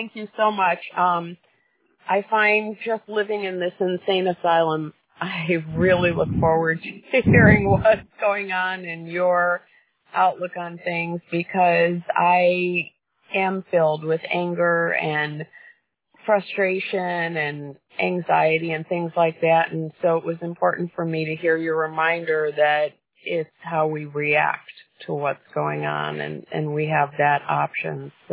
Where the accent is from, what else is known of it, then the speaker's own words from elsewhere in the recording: Chicago, Illinois, United States; moved away; I was born and raised in Chicago, and I literally left because I couldn't handle it.